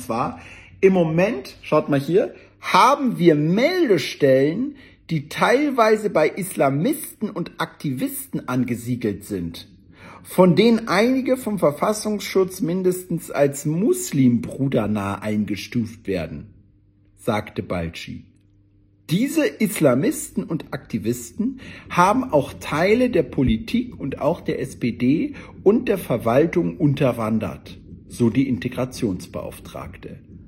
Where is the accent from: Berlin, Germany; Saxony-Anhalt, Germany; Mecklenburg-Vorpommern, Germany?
Berlin, Germany; Also ich sage euch eine Sache als Berliner, ne?